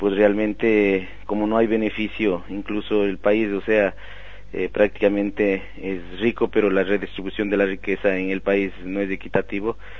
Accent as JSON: {"language": "Spanish", "country": "Ecuador", "said": "los derechos nuestros como ciudadanos ecuatorianos allá"}